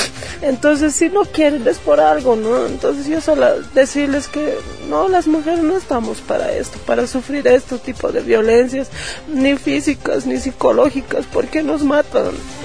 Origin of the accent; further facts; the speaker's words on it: La Paz, Bolivia; also born or lived in Santa Cruz; yo vivía en Santa Cruz, ¿no? En enero de este año me he venido a vivir aquí a La Paz, porque soy de La Paz.